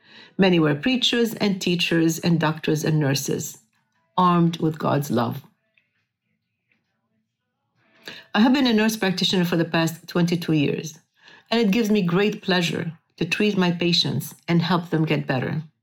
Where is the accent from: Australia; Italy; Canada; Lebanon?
Lebanon; moved away as an adult; now in United States; I grew up in Lebanon, and I moved to the United States after I graduated from the American University of Beirut with a bachelor's degree of nursing.